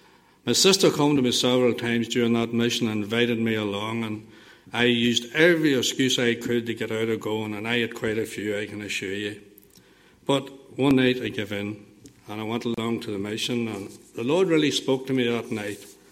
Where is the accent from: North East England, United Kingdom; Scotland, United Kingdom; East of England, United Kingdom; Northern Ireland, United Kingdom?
Northern Ireland, United Kingdom; Aughnacloy; born there; I was born just outside Auchnacloy, which is a wee border town near Dungannon. I was born the 9th of January, 1900, and just can't remember the year now.